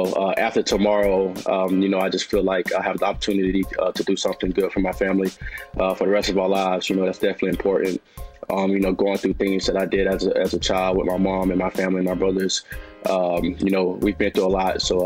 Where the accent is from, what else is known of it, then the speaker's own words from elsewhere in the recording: Tifton, Georgia, United States; I'm from Tifton, Georgia, very small town. I grew up in a very toxic household with an abusive stepfather, things like that.